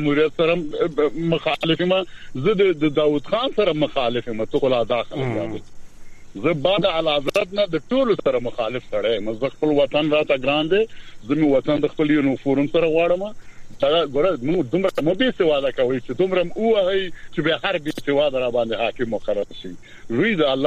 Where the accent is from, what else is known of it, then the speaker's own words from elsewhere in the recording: Afghanistan; moved away; زه یو افغان یم، څلوېښت کاله مو چې مهاجر یم، عرض مې دا دی څلوېښت کاله وشو مهاجر یم